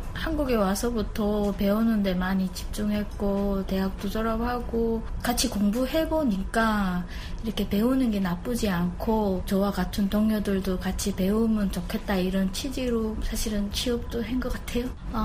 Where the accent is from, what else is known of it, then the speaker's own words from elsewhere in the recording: North Korea; now in South Korea; 여기는 다 같이 우리 같은 탈북민들이다 보니까 같이 일하는데 편해서 좋았어요.